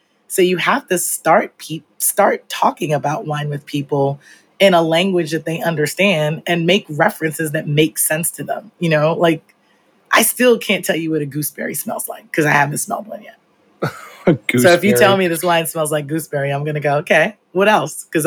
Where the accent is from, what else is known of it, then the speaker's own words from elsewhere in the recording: Belize; I am from Belize. So I was born in Belize in Central America.